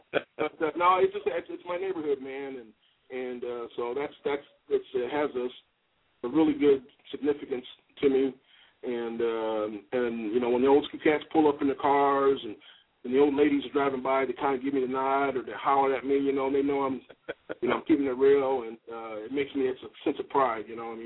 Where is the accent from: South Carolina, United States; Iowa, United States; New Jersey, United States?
Iowa, United States; You know, I'm from Iowa, man, and so, you know, I've cooked everything.